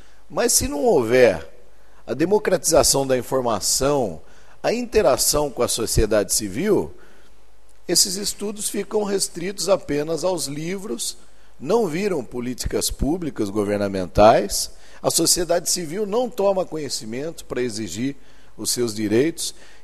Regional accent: Jaú, São Paulo, Brazil; lá na minha cidade natal, em Jaú, interior do estado de São Paulo

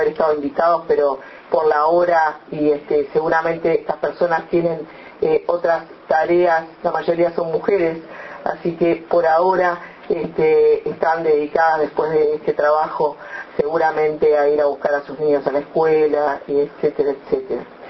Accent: Uruguay; como buenos uruguayos que somos

